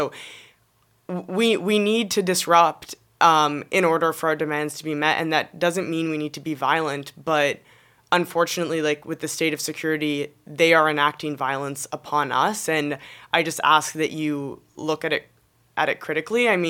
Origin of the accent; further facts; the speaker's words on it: Nova Scotia, Canada; I'm from Nova Scotia